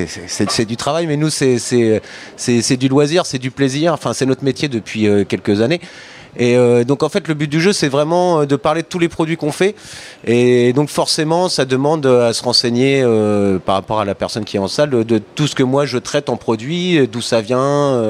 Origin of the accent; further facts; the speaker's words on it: Normandy, France; je suis normand